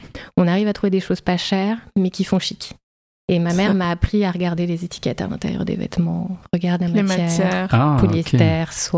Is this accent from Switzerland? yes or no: no; Colombes, Île-de-France, France; J'ai grandi en région parisienne, à Colombes.